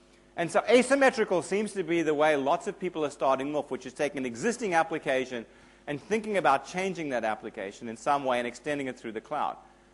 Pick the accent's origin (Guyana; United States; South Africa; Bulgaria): South Africa; Well, given that I was originally from South Africa, I actually have one as well.